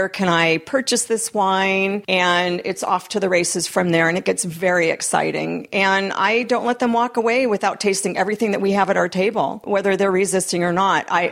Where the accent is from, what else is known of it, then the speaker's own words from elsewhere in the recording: Midwest, United States; now in California, United States; But I'm originally from the Midwest.